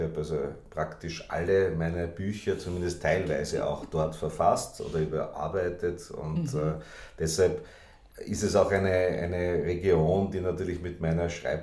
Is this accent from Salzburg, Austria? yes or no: yes; Salzburg, Austria; born there; Ich bin gebürtiger Salzburger